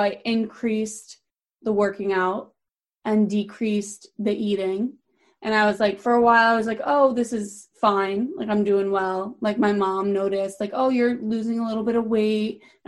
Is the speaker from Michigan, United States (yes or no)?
no; East Lyme, Connecticut, United States; I am 24 years old. And I'm from East Lyme, but moved to Old Lyme